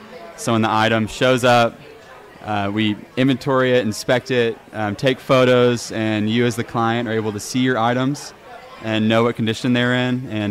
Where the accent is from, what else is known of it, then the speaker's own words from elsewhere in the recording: Midland, Texas, United States; I grew up here in Midland, Texas, just a couple blocks away.